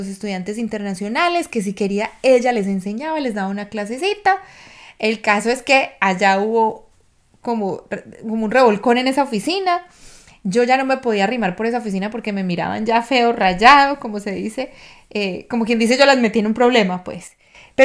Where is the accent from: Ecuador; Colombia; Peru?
Colombia; en el caso mío, de pronto no viví discriminación concreta con respecto a mí como colombiana, por mi raza, por mi procedencia